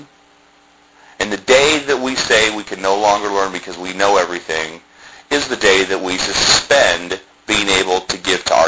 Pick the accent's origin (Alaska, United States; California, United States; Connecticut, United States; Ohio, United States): Ohio, United States; Columbus; I grew up in Columbus, Ohio.